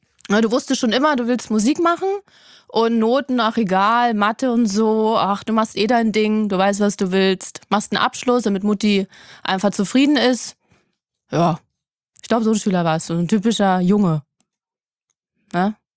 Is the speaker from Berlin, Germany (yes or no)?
yes; Berlin, Germany; Aus Berlin.